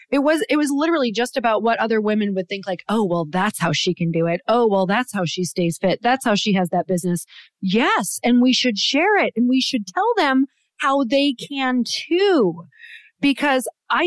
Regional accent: Midwest, United States; I actually remember, so I was raised in the Midwest, and that certainly is like a badge of honor to clean your own house and like do all the chores and the yard work.

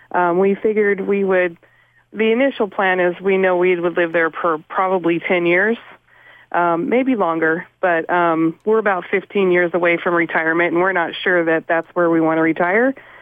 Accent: California, United States; moved away as an adult; I'm not from New England. I'm originally from California.

